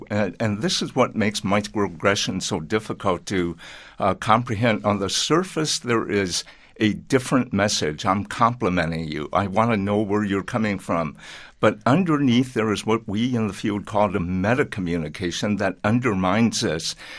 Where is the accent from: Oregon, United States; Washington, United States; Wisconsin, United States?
Oregon, United States; Portland; born there; I was born in Portland, Oregon